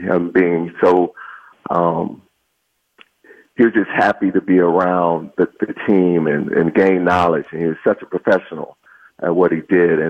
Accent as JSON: {"language": "English", "town": "Huntsville", "region": "Alabama", "country": "United States", "tie": "born or raised there", "said": "Obviously, growing up in Huntsville, all you knew of was Alabama and Auburn football."}